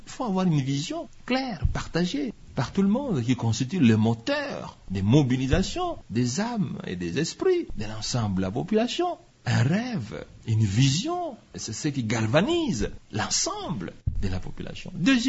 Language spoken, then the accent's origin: French; Kindu, Maniema, DR Congo; born there; située dans ma ville natale de Kindu